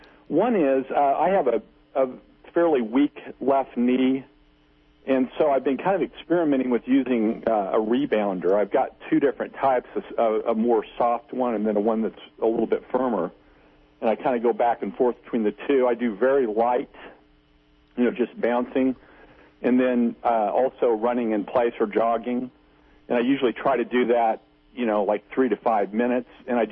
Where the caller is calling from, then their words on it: Missouri, United States; I am from Missouri.